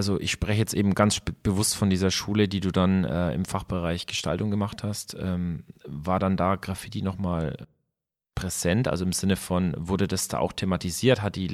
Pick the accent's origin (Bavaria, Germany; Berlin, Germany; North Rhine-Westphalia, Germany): Bavaria, Germany; für uns zum Beispiel jetzt im Süden, wir sind ja jetzt aus Bayern